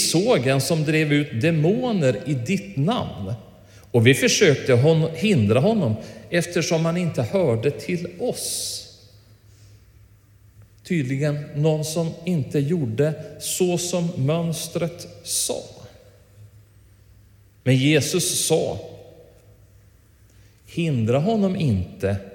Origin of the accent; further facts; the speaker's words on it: Härnösand, Västernorrland County, Sweden; jag är uppvuxen i Härnösand och jag gillar vinter